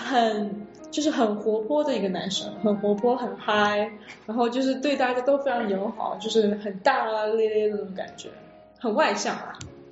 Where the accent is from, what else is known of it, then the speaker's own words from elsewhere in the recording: Toronto, Ontario, Canada; now in Seattle, United States; 我也是，在从小在多伦多长大，然后一直在这个大城市里感觉到这个城市的气息。所以我刚来西雅图的时候，其实在 Redmond， 你知道，就是东边住了一段时间